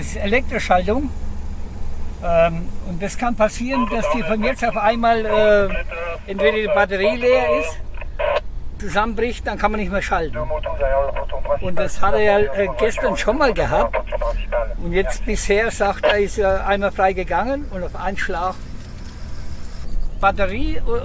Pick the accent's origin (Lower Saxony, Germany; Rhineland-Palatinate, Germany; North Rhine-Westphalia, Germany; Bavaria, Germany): Bavaria, Germany; Marktheidenfeld; Ich komme aus Marktheidenfeld, das ist in Bayern.